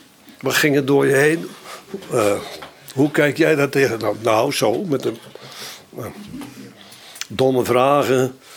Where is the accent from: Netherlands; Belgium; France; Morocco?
Netherlands; West Netherlands; Althans, waar ik vandaan kom, in het westen van Nederland.